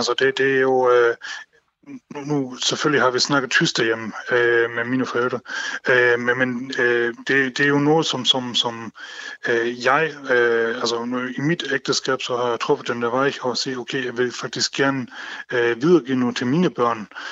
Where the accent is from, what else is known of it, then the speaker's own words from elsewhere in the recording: Region of Southern Denmark, Denmark; also born or lived in Germany; Jamen, jeg er født i Tyskland, men opvokset i det tyske mindretal her i Sønderjylland.